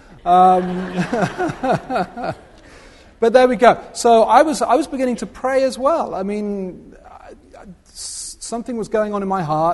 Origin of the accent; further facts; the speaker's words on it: United Kingdom; I think you could probably tell from the accent where I'm from. Okay, I was born and bred in Britain for 26 years